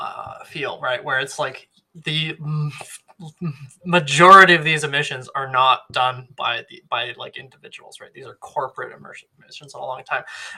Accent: Canada; they figure out I'm Canadian

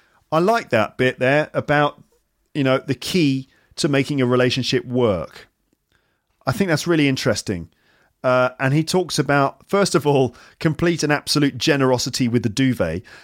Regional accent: United Kingdom; Being British, I expect everyone to converse in English.

